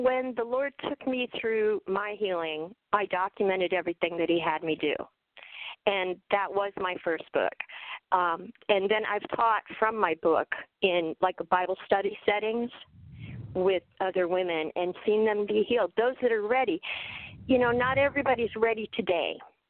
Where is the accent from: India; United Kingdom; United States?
United States; California; I'm a California girl, and I'm calling in from Sacramento.